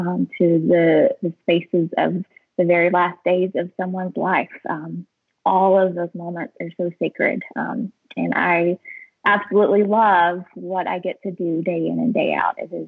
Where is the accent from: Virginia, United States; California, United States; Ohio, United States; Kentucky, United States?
Kentucky, United States; moved away as an adult; now in Waco, United States; Yeah, I am originally from Kentucky, but I've been in Texas 10 years now. So Texas and Waco really become home over that time. I grew up in church in Kentucky